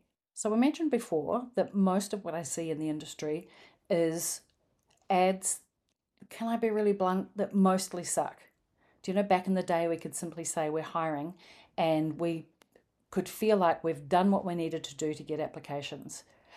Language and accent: English; Wellington, New Zealand; We were in the central CBD of my hometown, Wellington, New Zealand.